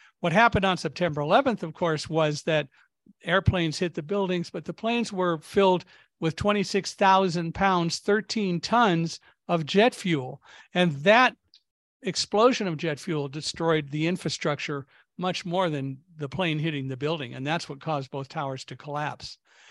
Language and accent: English; Palmdale, California, United States; I grew up in Palmdale, California, where we had earthquakes all the time.